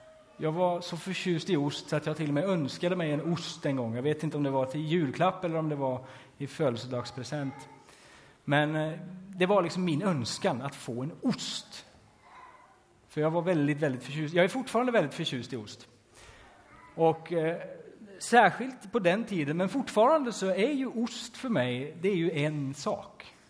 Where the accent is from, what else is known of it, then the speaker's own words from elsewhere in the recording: Stryksele, Västerbotten County, Sweden; om det var min födelsedag eller om det var på julafton, hemma i Stryksele.